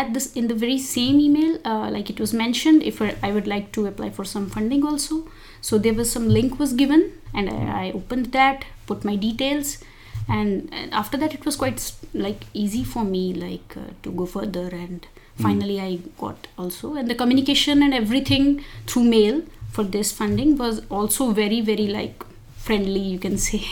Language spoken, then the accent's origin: English; India; Actually, I'm from India